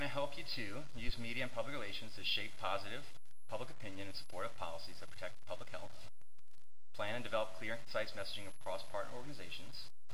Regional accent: New Orleans, Louisiana, United States; I am from New Orleans, I'm a New Orleans native, and I am a Cajun.

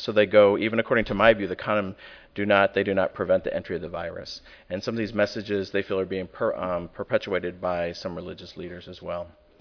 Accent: Chicago, Illinois, United States; And especially when they find out we're from Chicago, you know, he's like, oh yeah, go talk to Barack and see if you really are.

